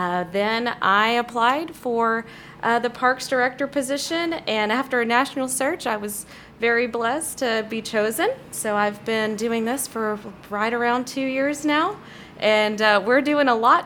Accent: Gonzales, Texas, United States; I am born and raised in Gonzales, Texas, so about 45 miles southeast of here. We also have the Guadalupe River, so I grew up going into the Guadalupe River.

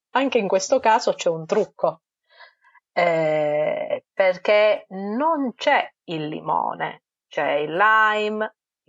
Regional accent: Calabria, Italy; io, vabbè, vengo dalla Calabria, si sente dal mio accento, anche se molti mi scambiano per siciliana

